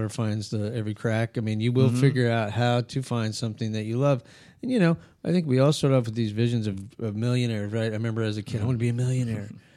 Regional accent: Albuquerque, New Mexico, United States; I grew up in Albuquerque.

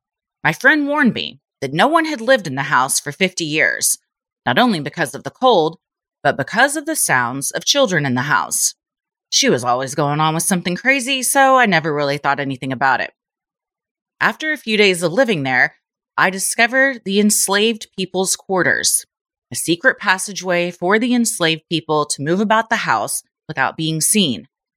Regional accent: Appalachia, United States; Now, keep in mind, I am from the Appalachian Mountains, where it takes an hour to get to a grocery store, Walmart, any kind of fast food restaurant

